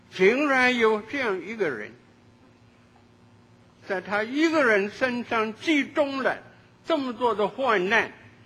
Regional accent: Qingdao, Shandong, China; 我记得大概10岁左右，在青岛，我的家乡是山东青岛，在那里长大。

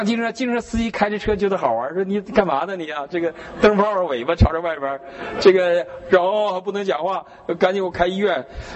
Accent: Northeast China, China; 我们东北人不太洗澡的啊

